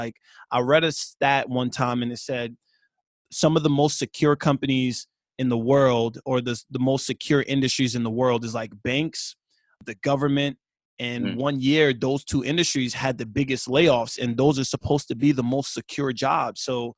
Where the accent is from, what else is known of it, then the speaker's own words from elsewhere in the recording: Queens, New York, United States; And, you know, growing up in Queens, all I know is Queens.